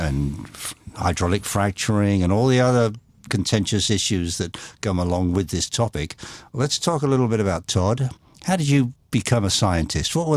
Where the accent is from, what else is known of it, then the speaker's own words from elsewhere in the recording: England, United Kingdom; Growing up in England, we always thought that every American about 18 knew how to do everything on a motor car engine